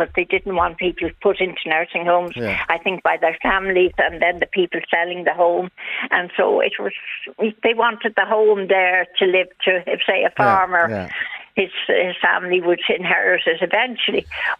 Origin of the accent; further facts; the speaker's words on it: Dublin, Leinster, Ireland; now in Celbridge, Ireland; I'm from Clonskee South County, Dublin. I lived there with my parents for a long time. And in 1981, I bought a house in Selbridge